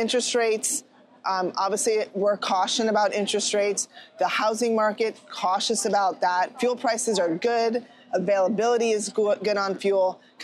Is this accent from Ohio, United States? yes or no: no; Florida, United States; Yes, welcome to my hometown. The 305 is where I grew up. It's the boating capital of the world, South Florida.